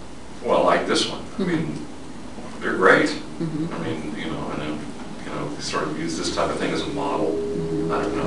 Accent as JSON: {"language": "English", "region": "California", "country": "United States", "tie": "born or raised there", "said": "And I grew up in the Bay Area of California, and I saw so many small towns that had to go through dramatic growth"}